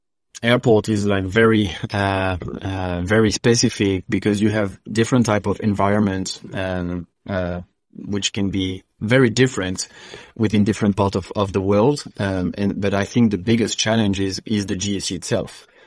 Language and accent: English; France; accent: French; English is a second language; So ADVIES, we are a French company, as you can hear from my accent. We are the headquarters is in Toulouse.